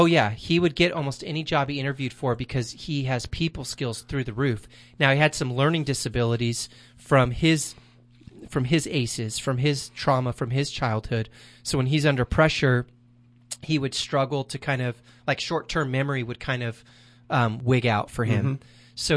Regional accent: Bakersfield, California, United States; born there; we discovered that she was born in the same hospital that I was born in Bakersfield.

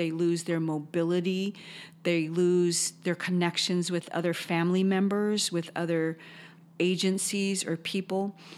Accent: India; And as an Indian woman, it's hard to ask for help from other people because I have that trust issue.

